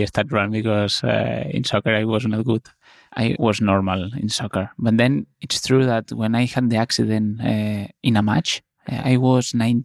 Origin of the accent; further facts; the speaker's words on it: Barcelona, Catalonia, Spain; So I'm from Barcelona. My team is Football Club Barcelona.